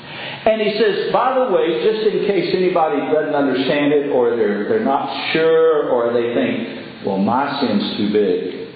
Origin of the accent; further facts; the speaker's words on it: Texas, United States; Now, I grew up in West Texas where we didn't have much rain.